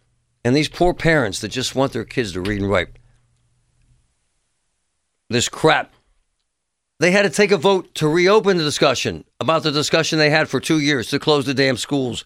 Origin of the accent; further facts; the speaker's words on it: Pittsburgh, Pennsylvania, United States; When I was a young man, I grew up in Groovy Side, Shady Side.